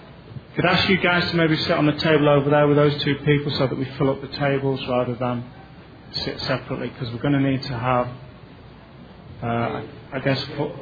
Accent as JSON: {"language": "English", "town": "Manchester", "region": "North West England", "country": "United Kingdom", "said": "I come from Manchester, England, which is about 28 hours travelling to get here."}